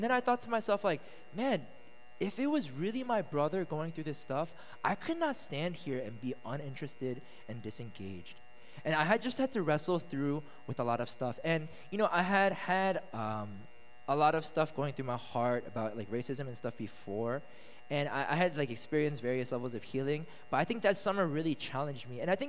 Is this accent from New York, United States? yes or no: no; Philadelphia, Pennsylvania, United States; Like, I grew up in Philadelphia. My parents are immigrants. I come from, like, a blue-collar background. Majority of my neighborhood was black.